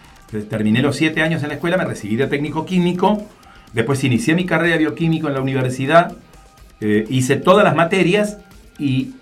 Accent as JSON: {"language": "Spanish", "region": "Santa Fe", "country": "Argentina", "tie": "born or raised there", "said": "De muy chiquito, mis padres me llevaron a vivir a Barrio Candioti"}